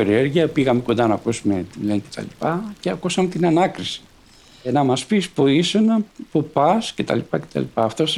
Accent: Kaisariani, Attica, Greece; Γεννήθηκα στην Κεσαριανή. Μέχρι το 1944 που έφυγε η Γερμανία, εγώ ήμουν 6 στα 7.

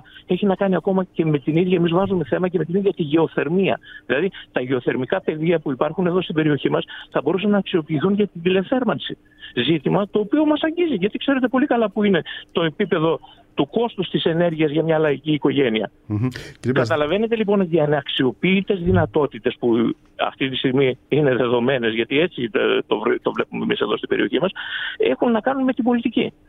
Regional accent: Central Greece, Greece; Δέστε τι γίνεται εδώ στην περιοχή μας, εγώ είμαι από τη Στερεά Ελλάδα

